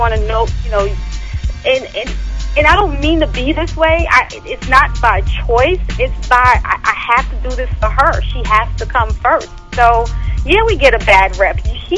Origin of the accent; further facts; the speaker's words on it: New York, United States; now in Maryland, United States; No, I'm from the islands, and then I grew up in New York. So Maryland, I'm the only one here.